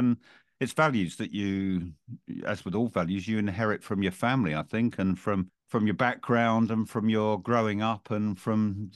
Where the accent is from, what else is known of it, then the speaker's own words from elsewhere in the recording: Colchester, East of England, United Kingdom; also born or lived in Harwich; I spent my first 6 months living there, but I was born in an ambulance travelling between Harwich and Colchester, which was my home, where I'm talking to you from now.